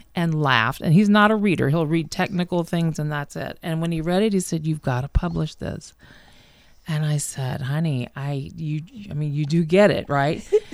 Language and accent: English; Georgia, United States; Now, I'm from Georgia, so that's not an issue.